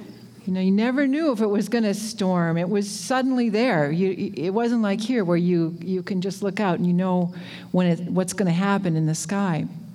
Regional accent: Wahpeton, North Dakota, United States; And for me, because I grew up in Wahpeton, it's Wahpeton in the Red River Valley. I really didn't leave until I went to college.

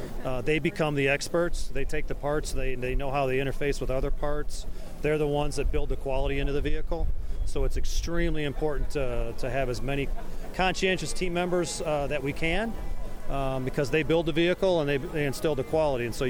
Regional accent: Midwest, United States; I'm from the Midwest. It's an interesting dynamic because we've got a California facility. Great people out there as well, but there's nothing like a Midwest town. So that's how I grew up.

